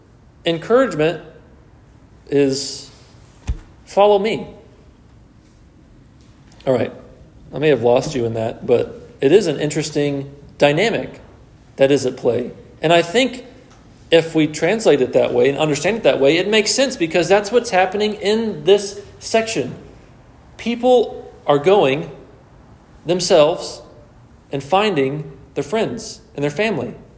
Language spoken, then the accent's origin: English; Texas, United States; I mean, you know, born and raised in Texas, we made fun of Arkansas.